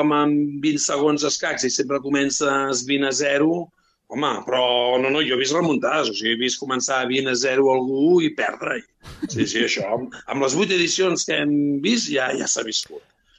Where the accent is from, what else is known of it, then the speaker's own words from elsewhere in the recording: Igualada, Catalonia, Spain; que jo me'l vaig emportar a Igualada, al meu poble.